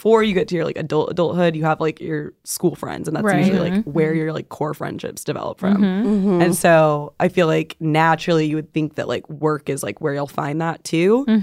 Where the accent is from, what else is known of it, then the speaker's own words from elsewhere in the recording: Arizona, United States; now in California, United States; A lot of my friends, like, kind of like, I'm from Arizona, so we moved. A lot of people move from Arizona to California, so it's like a kind of nice community that way